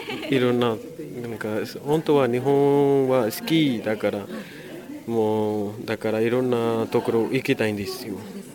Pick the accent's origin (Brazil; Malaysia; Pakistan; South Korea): Pakistan; Japanese is a second language; now in Japan; パキスタンから来ました。